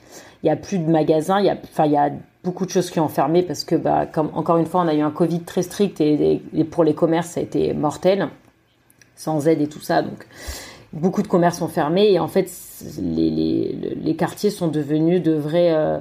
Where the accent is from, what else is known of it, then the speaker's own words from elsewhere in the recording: France; Pour le coup, nous, on est beaucoup de Français dans le coin.